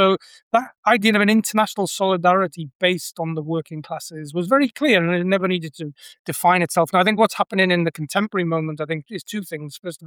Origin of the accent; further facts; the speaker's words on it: Wales, United Kingdom; the valleys where I grew up in South Wales